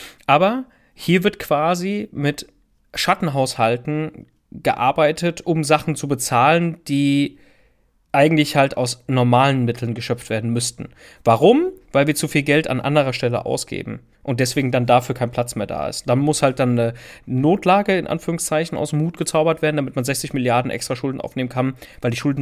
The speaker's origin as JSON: {"language": "German", "country": "Italy", "said": "Als Italiener koche ich natürlich nur mit Olivenöl."}